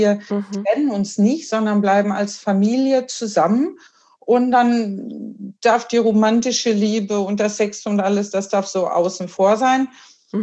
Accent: Germany; now in Sweden; wir sind dann in Deutschland geboren und aufgewachsen mit einer schwedischen Mutter und einem deutschen Vater.

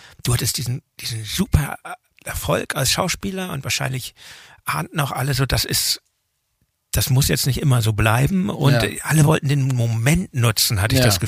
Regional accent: Hamburg, Germany; Das kenne ich und ich kannte es ja als Hamburger nicht anders

